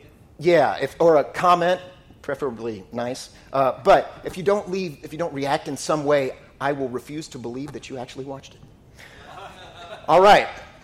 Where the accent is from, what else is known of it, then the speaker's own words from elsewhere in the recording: Florida, United States; I grew up in Florida, and I remember preparing for hurricanes.